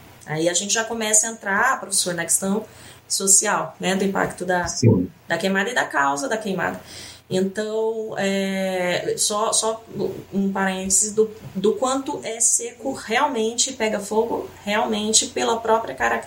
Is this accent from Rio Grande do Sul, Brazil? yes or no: no; Campo Grande, Mato Grosso do Sul, Brazil; Eu era de Campo Grande, sou de Campo Grande